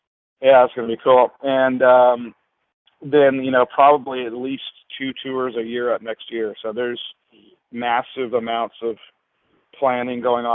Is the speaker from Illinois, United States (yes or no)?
no; Alaska, United States; now in San Diego, United States; I was born here in San Diego, and then we moved up to Alaska when I was like third grade, I think. So third grade through high school, I spent in Alaska.